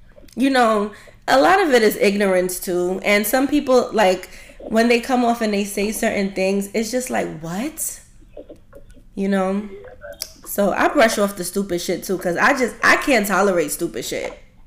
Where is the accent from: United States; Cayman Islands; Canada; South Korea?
United States; Brooklyn, New York; I grew up in Brooklyn and I was always, the word that I'm looking for is admire.